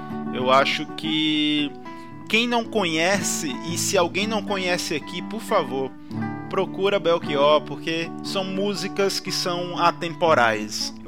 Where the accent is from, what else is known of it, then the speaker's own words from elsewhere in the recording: Jaguaribe, Ceará, Brazil; now in Fortaleza, Brazil; eu saí de Jaguaribe para vir para Fortaleza, se sente representado nas letras